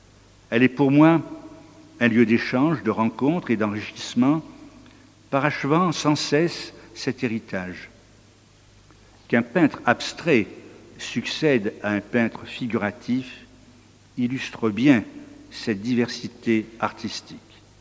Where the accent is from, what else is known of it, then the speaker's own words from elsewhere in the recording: France; je suis français d'origine chinoise.